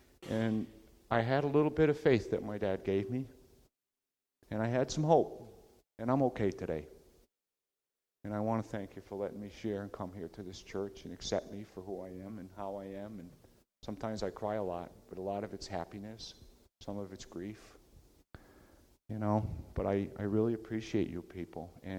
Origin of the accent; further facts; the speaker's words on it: Vernon, Connecticut, United States; I'm from Vernon, Connecticut, and my family is all out in that area